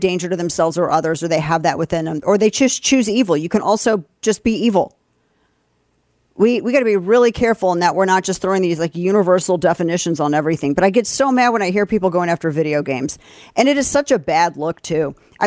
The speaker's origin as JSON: {"language": "English", "town": "St. Louis", "region": "Missouri", "country": "United States", "tie": "born or raised there", "said": "In my hometown of St. Louis, there was a boy named Vondra Myers"}